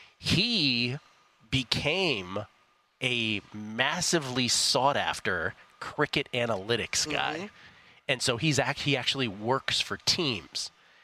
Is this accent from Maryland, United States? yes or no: yes; Maryland, United States; also born or lived in Washington, D.C.; I grew up in Maryland, D.C. as an Orioles fan.